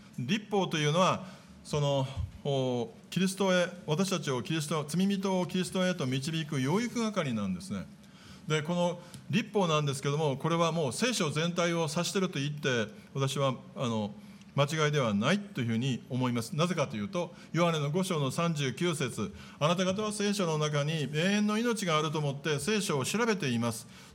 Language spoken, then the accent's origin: Japanese; Kyoto, Japan; 皆さん私京都の人間なので、